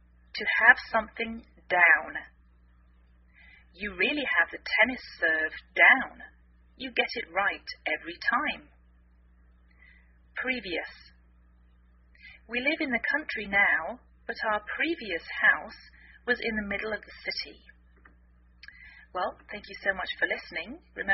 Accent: England, United Kingdom; now in United States

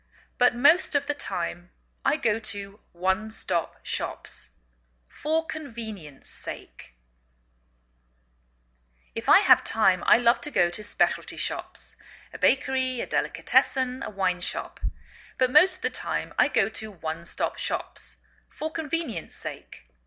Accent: England, United Kingdom; now in United States

